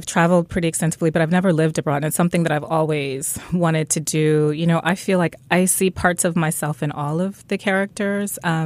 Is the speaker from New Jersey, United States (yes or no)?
yes; Newark, New Jersey, United States; I'm from Newark, New Jersey.